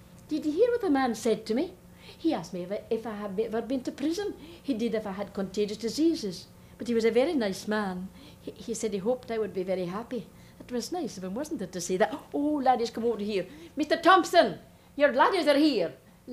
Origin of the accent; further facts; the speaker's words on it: Crianlarich, Scotland, United Kingdom; I come from Crianlarich. Crianlarich. Crianlarich. It's a small place. It's not very far from Glasgow. It's partway between Loch Katrine and Loch Awe in the Highlands of Scotland.